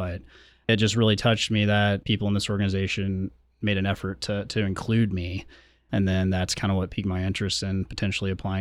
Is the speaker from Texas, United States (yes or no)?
yes; Austin, Texas, United States; now in Portland, United States; I am originally from Austin, Texas.